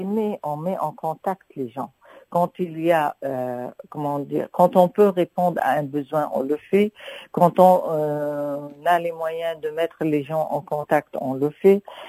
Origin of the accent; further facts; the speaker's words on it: Lebanon; on nous utilise en tant que Libanais pour demander des subventions et des aides